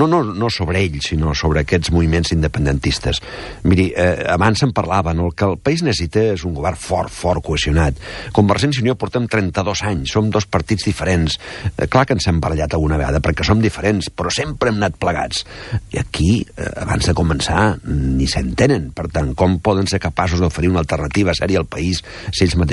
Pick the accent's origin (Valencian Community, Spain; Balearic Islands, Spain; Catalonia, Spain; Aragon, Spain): Aragon, Spain; jo sóc de la Franja, he vingut aquí, m'he criat políticament aquí, tinc les filles nascudes i criades aquí